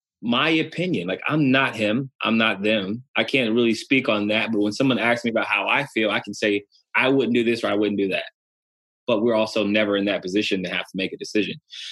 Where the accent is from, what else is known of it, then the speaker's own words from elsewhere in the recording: Ohio, United States; they see I'm from Ohio, so my dad reads the paper every day